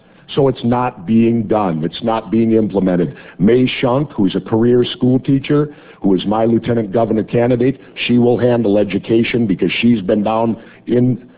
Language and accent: English; Minneapolis, Minnesota, United States; I would like to reiterate again, too, that I grew up in the Minneapolis school system.